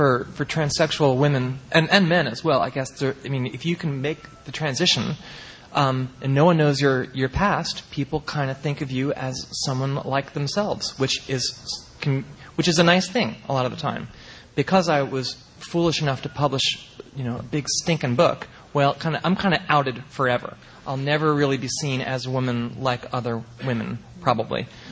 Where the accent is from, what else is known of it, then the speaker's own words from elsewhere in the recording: Pennsylvania, United States; growing up here on the lovely Main Line and growing up in the Philadelphia area